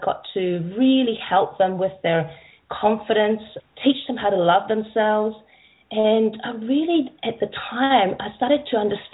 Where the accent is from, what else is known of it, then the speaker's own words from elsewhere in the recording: Lima, Peru; now in New Zealand; So that's a bit of a long name. I'm originally from Peru, Lima. And I've been living in New Zealand since 1989 and traveled quite a bit.